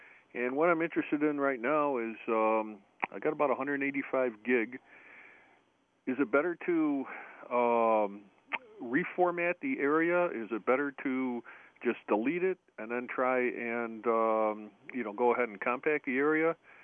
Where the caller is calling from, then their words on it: Hermitage, New York, United States; Yeah, hi. I'm calling from Hermitage, New York.